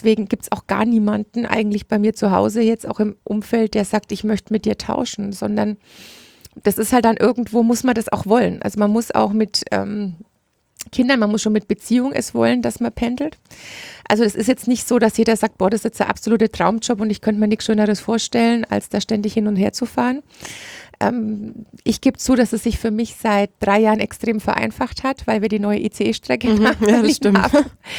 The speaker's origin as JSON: {"language": "German", "town": "Bamberg", "region": "Bavaria", "country": "Germany", "tie": "born or raised there", "said": "Ich komme aus der Nachbarschaft sozusagen, aus Bamberg, in Bamberg geboren, in die Schule gegangen, wobei dann nochmal eine Nachbarschaft weiter im Landkreis Haßberge in Unterfranken wohne ich"}